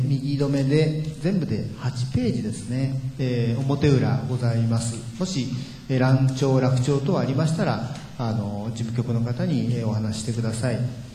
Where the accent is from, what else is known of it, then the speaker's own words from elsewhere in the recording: Gunma, Japan; accent: Joshu dialect; 母親は群馬の、人間で、私も群馬で育ちましたので、上州弁の、上州の人間なんですけども